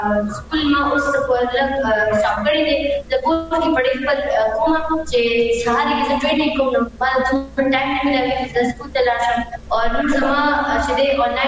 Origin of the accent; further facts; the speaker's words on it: Peshawar, Khyber Pakhtunkhwa, Pakistan; زه بیسیکلی د پېښور نه یم